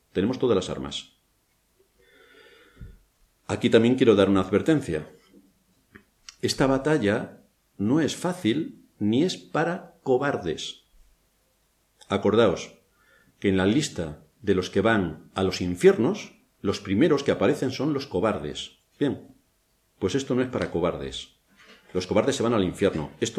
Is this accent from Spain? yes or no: yes; Spain; Igual que mi conducta puede demostrar que soy español